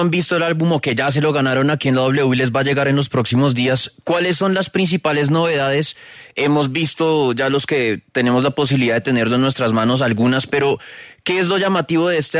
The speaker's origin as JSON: {"language": "Spanish", "country": "Colombia", "said": "dentro de Latinoamérica, ¿qué tan afiebrados somos los colombianos?"}